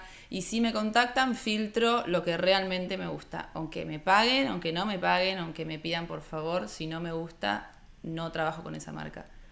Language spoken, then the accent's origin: Spanish; Necochea, Buenos Aires Province, Argentina; also born or lived in Mar del Plata; Yo no soy de acá, no sé si sabían, soy de Necochea. Viví casi toda mi vida allá. En un momento me fui a estudiar a Mar del Plata cuando terminé el secundario. Ahí estudié fotografía en una escuela de arte. Volví a Necochea 4 años después.